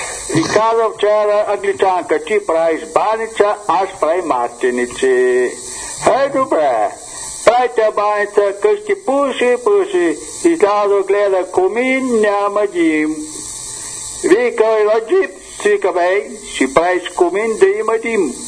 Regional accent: London, United Kingdom; Bulgarian is a second language; now in Bulgaria; Аз вече не живея в Лондон. Купил къща Странджа, село Фак Ия.

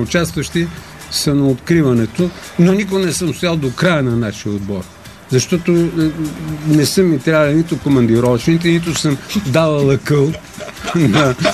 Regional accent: Sofia, Sofia City, Bulgaria; Защото аз съм софиянец.

